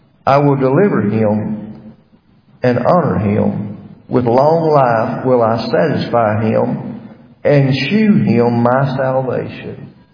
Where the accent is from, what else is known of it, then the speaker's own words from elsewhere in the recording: South Carolina, United States; I remember the church that I grew up in down in South Carolina.